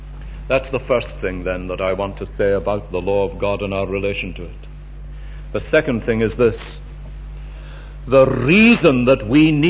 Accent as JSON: {"language": "English", "town": "Glasgow", "region": "Scotland", "country": "United Kingdom", "tie": "born or raised there", "said": "I was brought up in Springburn in the days when steam locomotives were made there."}